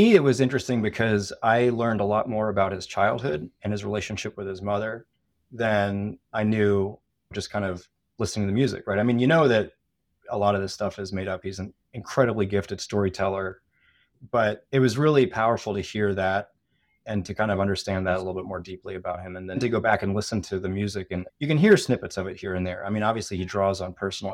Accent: New Jersey, United States; But no, I grew up in New Jersey, outside of Philadelphia.

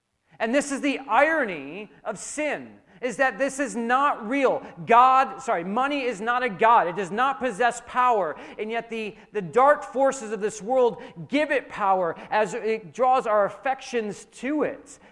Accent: New York, United States; He goes to the Madison Square Garden. I'm from New York, okay?

